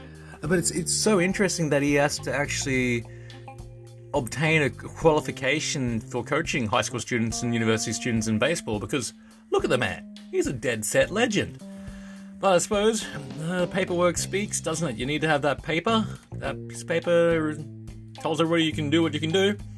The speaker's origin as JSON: {"language": "English", "country": "Australia", "said": "But I'm Australian, so you have to forgive me for that."}